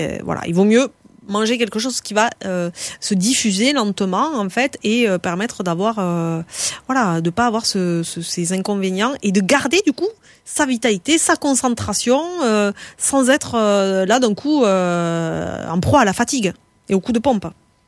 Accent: Grand Est, France; accent: Alsatian; C'est mon accent qui m'a trahi.

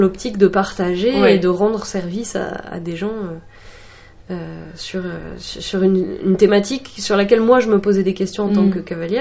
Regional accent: Auvergne-Rhône-Alpes, France; Mais sachant que je viens de Rhône-Alpes

